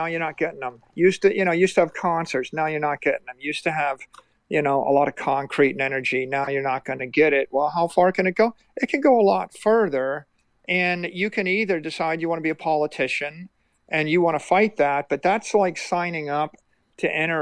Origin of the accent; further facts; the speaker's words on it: New Zealand; when I grew up in New Zealand. And in New Zealand, it was a very poor country, really, really poor country when I was growing up there.